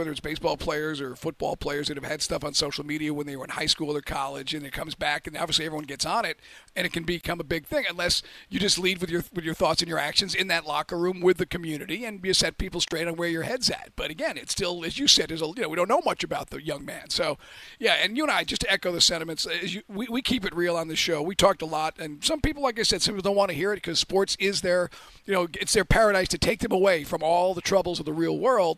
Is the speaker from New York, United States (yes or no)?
yes; New York, United States; now in Atlanta, United States; me being a white guy, he's from Texas, I'm from New York, we're both living in Atlanta